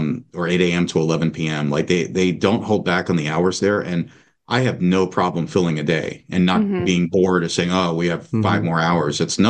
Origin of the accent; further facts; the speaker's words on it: New York, United States; Bex, I'm a New Yorker. I grew up riding the Wonder Wheel at Coney Island, so that wasn't a new thing for me